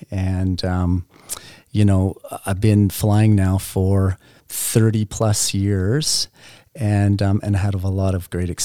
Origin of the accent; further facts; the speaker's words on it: Burlington, Ontario, Canada; my wife, Shauna, and we come from Burlington, Ontario